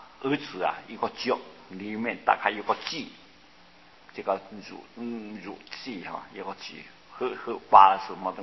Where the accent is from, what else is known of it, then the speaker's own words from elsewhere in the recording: Taiwan; 我们台湾人就这样不知道，这儿子一出家父母就跪下去